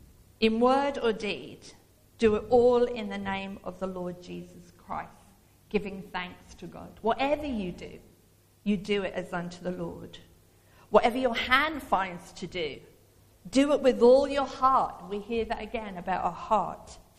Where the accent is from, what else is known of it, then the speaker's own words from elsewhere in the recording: East of England, United Kingdom; because we're Suffolk people. Amen? And Robert and Steph, we're from Suffolk.